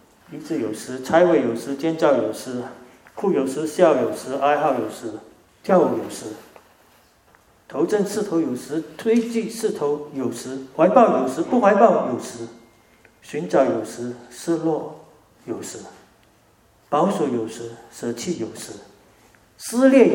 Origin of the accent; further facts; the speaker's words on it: Singapore; now in Australia; 多年前我是从新加坡移民来到澳洲，几十年就这样过去了